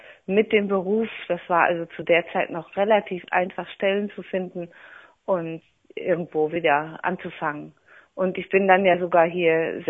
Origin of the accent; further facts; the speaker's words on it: Germany; born there; moved away as an adult; ich bin aus dem Westen, gebürtig von der holländischen Grenze, wusste aber schon mit 20 ungefähr, dass ich unbedingt, wenn die Mauer fällt, hier in den Osten ziehen würde.